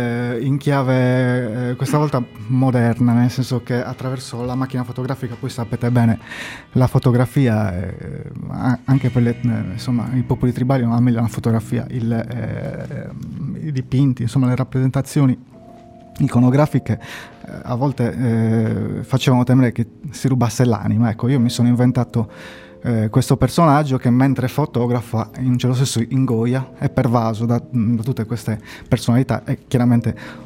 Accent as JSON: {"language": "Italian", "town": "Cagliari", "region": "Sardinia", "country": "Italy", "said": "sono cagliaritano"}